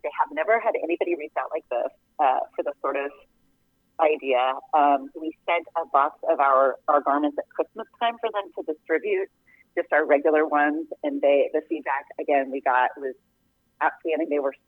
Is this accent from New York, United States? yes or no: no; Iowa, United States; growing up in Iowa and spending my first 24 years of my existence there, it's always such a special place to me